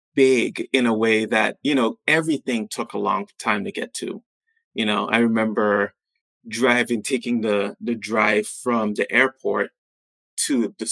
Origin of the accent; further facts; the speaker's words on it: St. Thomas, U.S. Virgin Islands; You know, growing up on St. Thomas, you know, it's only, you know, 38 square miles.